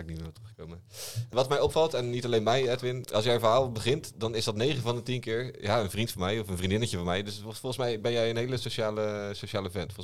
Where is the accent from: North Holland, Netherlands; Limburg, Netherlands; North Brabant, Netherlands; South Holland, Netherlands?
South Holland, Netherlands; Brielle; born there; Ja, ik ben geboren in Brielen.